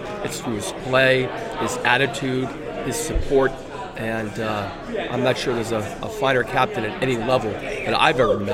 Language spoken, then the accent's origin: English; Northeast, United States; I grew up in the Northeast, a lot of Duke alums coming to the game